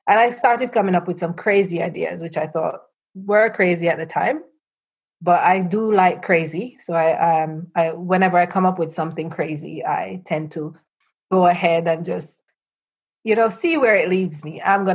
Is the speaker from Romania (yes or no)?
no; Jamaica; I'm Jamaican, so that's my Jamaican side.